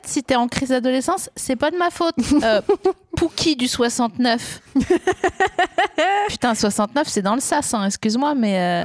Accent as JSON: {"language": "French", "region": "Grand Est", "country": "France", "said": "je viens des Vosges, hein"}